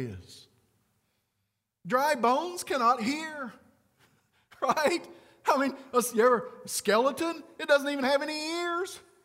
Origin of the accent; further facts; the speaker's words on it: Ireland; I love saying it because you have to roll your R, and I'm Irish and I can do that.